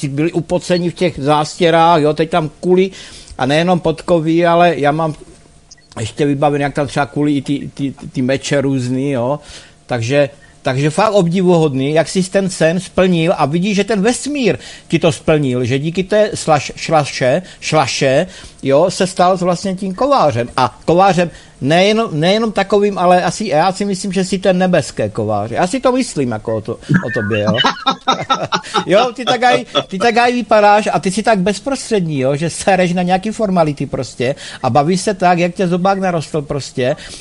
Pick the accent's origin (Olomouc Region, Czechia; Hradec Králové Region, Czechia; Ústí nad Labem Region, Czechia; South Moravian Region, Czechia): Olomouc Region, Czechia; A to jsou Hanáci. My jsme Hanáci jedna rodina